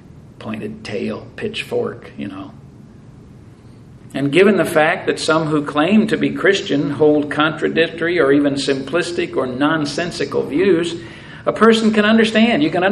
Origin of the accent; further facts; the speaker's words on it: Missouri, United States; Show me. I'm from Missouri.